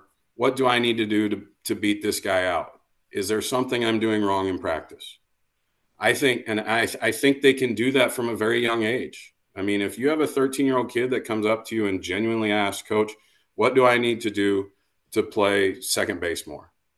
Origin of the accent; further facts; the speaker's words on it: Iowa, United States; I mean, I grew up in a small town in Iowa.